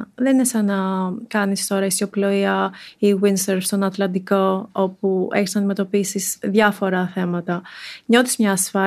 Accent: Greece; born there; Είμαι πολύ τυχερή επειδή γεννήθηκα στην Ελλάδα

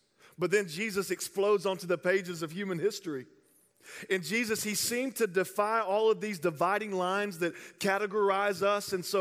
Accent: the South, United States; I mean, I'm from the South, and so this isn't the type of church I grew up in.

